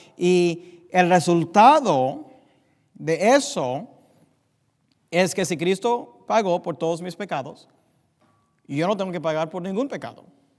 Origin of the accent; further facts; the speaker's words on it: United States; Spanish is a second language; Y yo crecí aquí en los Estados Unidos y hablo más inglés que español